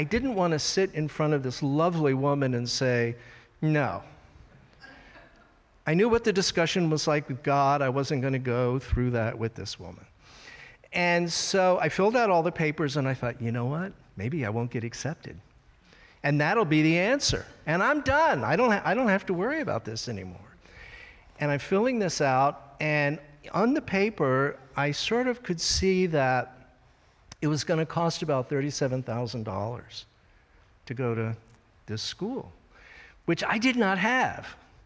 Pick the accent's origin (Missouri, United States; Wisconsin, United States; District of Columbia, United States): District of Columbia, United States; Washington; It actually goes back to when I was 11, and I was growing up in Washington, D.C., and we were members of National City Christian Church, which is a big cathedral church about 5 blocks from the White House